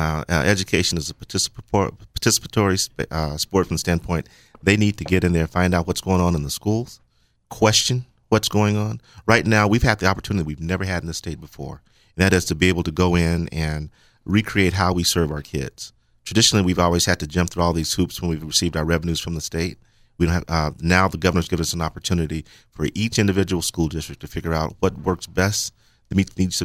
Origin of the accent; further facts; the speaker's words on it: California, United States; I mean, I was raised in Southern California, small desert community